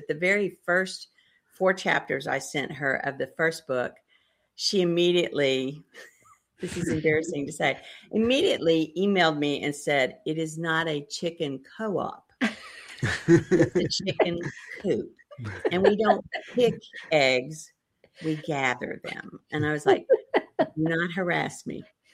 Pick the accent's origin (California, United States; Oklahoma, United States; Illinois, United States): Oklahoma, United States; Muskogee; I basically kind of grew up that area too, because I am actually an … I was born in Muskogee, Oklahoma, and my grandparents lived there my whole life.